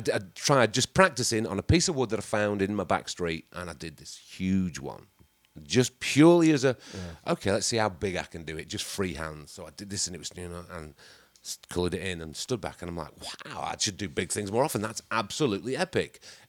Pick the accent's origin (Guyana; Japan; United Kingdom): United Kingdom; England; I'm English